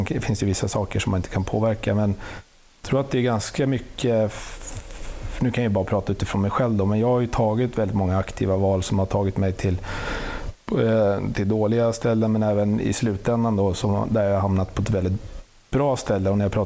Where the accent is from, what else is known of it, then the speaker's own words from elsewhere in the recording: Southern Tanzania, Tanzania; när jag var 8 år så flyttade jag hemifrån till en internatskola i på en hög platå i södra Tanzania, precis intill Livingstonia-bergen i Malawi. Där växte jag upp i 7 år.